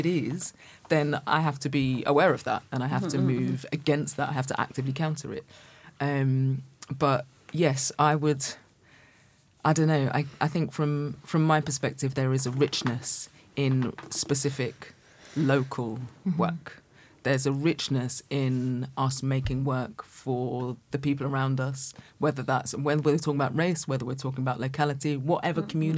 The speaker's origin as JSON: {"language": "English", "region": "London", "country": "United Kingdom", "tie": "born or raised there", "said": "London's cool. I'm a Londoner. I grew up here."}